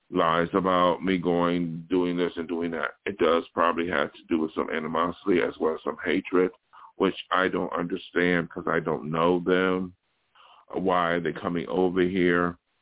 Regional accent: New York, United States; somebody I knew from my hometown in New York State, and they came out here

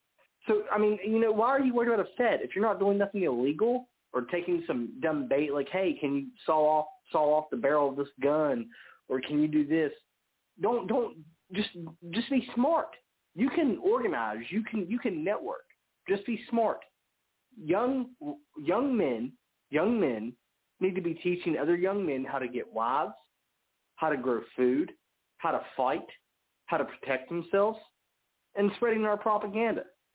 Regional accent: West Virginia, United States; I'm from West Virginia.

